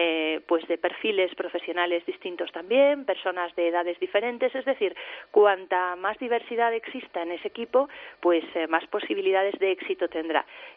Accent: Galicia, Spain; Yo, evidentemente, soy gallega, me siento orgullosísima de ser gallega

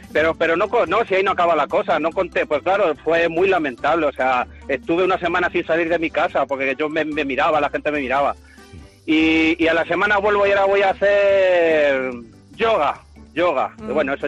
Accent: Castilla-La Mancha, Spain; Es que soy manchego como ella.

